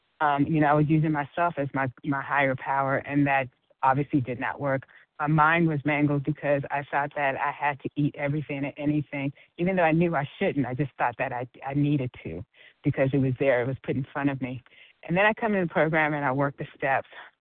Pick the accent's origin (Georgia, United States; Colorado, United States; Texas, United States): Georgia, United States; Good morning, family. … I am from Georgia.